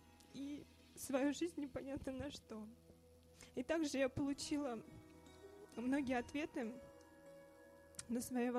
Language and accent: Russian; Penza, Penza Oblast, Russia; я из Пензы, с мужем приехали.